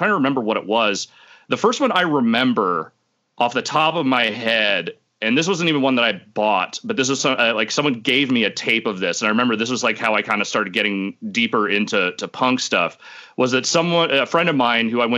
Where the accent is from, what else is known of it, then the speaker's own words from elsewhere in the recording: Petaluma, California, United States; Like their shows always like did huge numbers in Petaluma where I grew up.